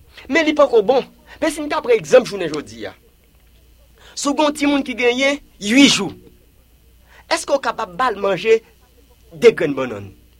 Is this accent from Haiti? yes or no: yes; Haiti; Ça fait mal en tant que haïtien